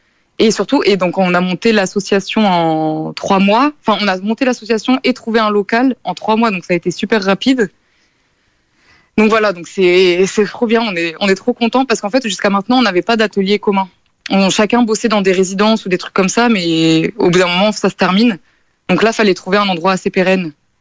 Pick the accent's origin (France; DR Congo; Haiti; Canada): France; Angoulême, Nouvelle-Aquitaine; Et là, je viens de rentrer chez moi en Angoulême.